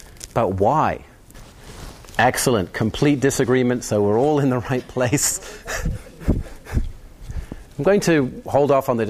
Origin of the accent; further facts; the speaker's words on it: England, United Kingdom; moved away as an adult; now in El Cajon, United States; I come from Sir Isaac Newton's home country, England, as I'm sure you can probably tell.